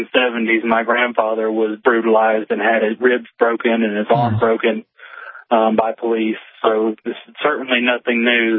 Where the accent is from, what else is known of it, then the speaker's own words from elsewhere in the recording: Cartersville, Georgia, United States; But they got a lot of snow up there in my hometown, and he was helping clean up the snow. And that article about him is actually on the Daily Tribune News, Cartersville, Georgia.